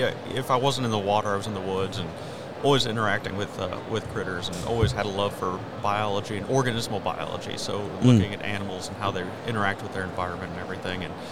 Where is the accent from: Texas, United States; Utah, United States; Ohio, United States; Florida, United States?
Florida, United States; moved away as an adult; now in Tennessee, United States; I'm from Central Florida originally and have lived all over Central and North Florida. Only recently moved to Tennessee